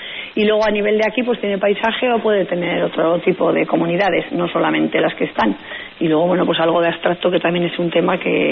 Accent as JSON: {"language": "Spanish", "town": "Artziniega", "region": "Basque Country", "country": "Spain", "said": "yo que soy de Archiniega"}